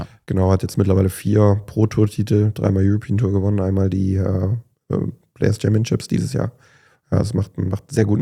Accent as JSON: {"language": "German", "town": "Cologne", "region": "North Rhine-Westphalia", "country": "Germany", "said": "wo kommst du her? Ich so, aus Köln."}